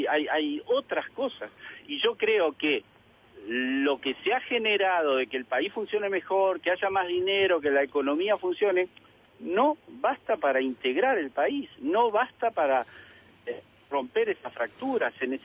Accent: Montevideo, Uruguay; yo soy del Uruguay, o sea, yo vivía en Malvin de chico, de una familia clase media muy humilde, y vivimos siempre con la casa abierta.

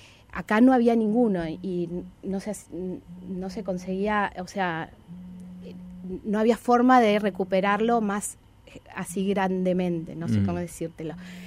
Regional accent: Argentina; Yo soy argentina, entonces sabía que existían los bancos de alimentos allá.

